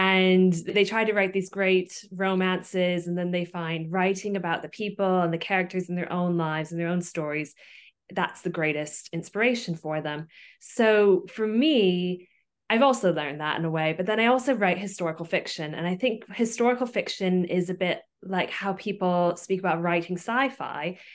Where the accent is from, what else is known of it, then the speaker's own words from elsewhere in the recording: New York, United States; moved away as an adult; now in United Kingdom; Yes, I'm originally from America. I'm from upstate New York, and I've now lived in the UK, in Oxford and London, for 11 years.